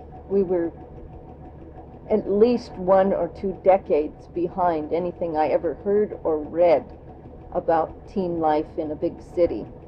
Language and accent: English; Kodiak, Alaska, United States; Well, the big deal for 13 to 16-year-old girls here was, well, there were two things, and both of them were dances. There was teen club on base and rainbow girls dances in town.